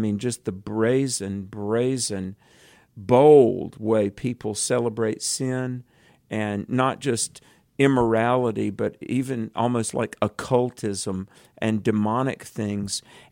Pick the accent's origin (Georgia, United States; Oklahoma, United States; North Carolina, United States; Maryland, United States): North Carolina, United States; In my home state of North Carolina